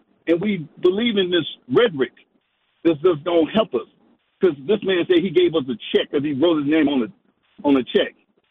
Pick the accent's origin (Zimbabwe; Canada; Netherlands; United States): United States; Oakland, California; And I grew up in Oakland, California, during the 60s and early 70s, during the Black Panther movement.